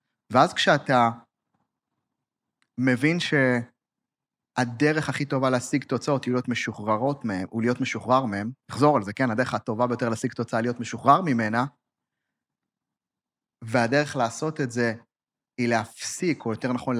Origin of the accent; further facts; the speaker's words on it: Ma'alot, Northern District, Israel; אני מהצפון, גדלתי במעלות, מושב חוסן, אתה יודע, בין חיים עירוניים למושב